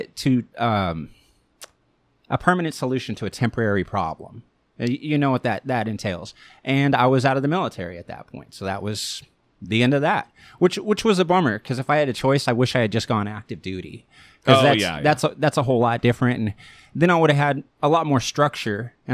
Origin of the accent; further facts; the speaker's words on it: Arizona, United States; also born or lived in Colorado; now in California, United States; No, I've been here about the last 8 years, but I grew up in Arizona and Colorado. A couple of different places.